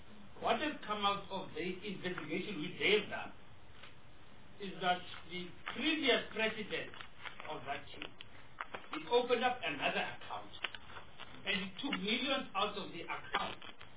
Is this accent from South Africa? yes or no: yes; Eastern Cape, South Africa; I'm from the Eastern Cape.